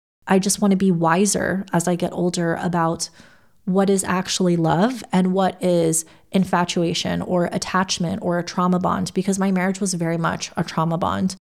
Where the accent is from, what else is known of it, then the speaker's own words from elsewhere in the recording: United States; now in United Kingdom; Like, I'm in Scotland, but I'm American, obviously.